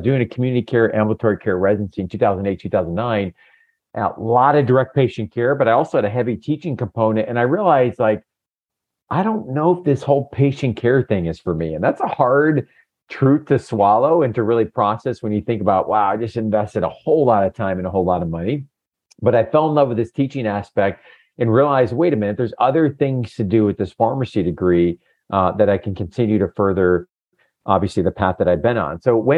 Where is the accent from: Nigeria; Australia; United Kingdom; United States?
United States; Buffalo, New York; My grandfather started a nursery farm where I grew up in Buffalo, New York.